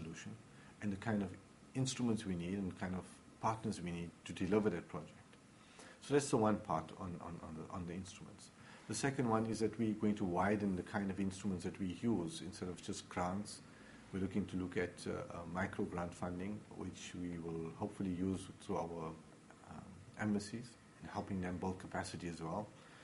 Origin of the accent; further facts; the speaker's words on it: South Africa; we're not going to prescribe, as South African, that we're going to get involved in this sector or that sector.